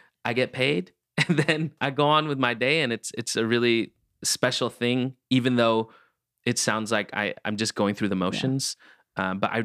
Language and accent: English; Philippines; I'm a Filipina lady.